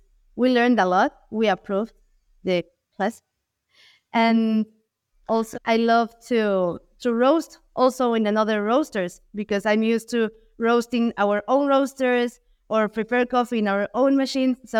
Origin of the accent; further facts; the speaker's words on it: Coatepec, Veracruz, Mexico; also born or lived in Mexico City; We, in Mexico, we grow coffee. Origin, we are from Coatepec, which is a small town in Veracruz, which is one of the, I believe is the second or third biggest region which grows coffee.